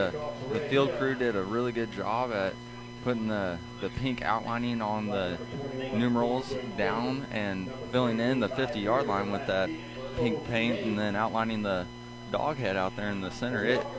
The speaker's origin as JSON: {"language": "English", "town": "Lawrenceville", "country": "United States", "said": "I mean, of course, I'm from Lawrenceville, so I've seen a lot of people last night that I haven't seen."}